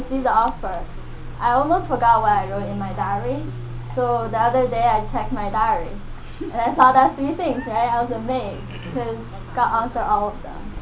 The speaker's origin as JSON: {"language": "English", "town": "Vancouver", "region": "British Columbia", "country": "Canada", "said": "I'm from Vancouver and I was here last year during the summer"}